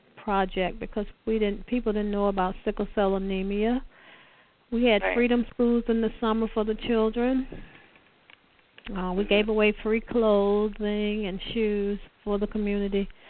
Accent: Kosciuszko, Mississippi, United States; born there; now in Chicago, United States; No, I wasn't born in Chicago. I was born in Kosciuszko, Mississippi.

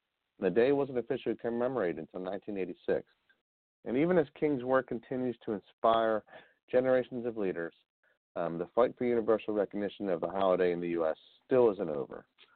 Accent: Ireland; She's Irish. I'm Irish too, and I'm probably saying her last name incorrectly.

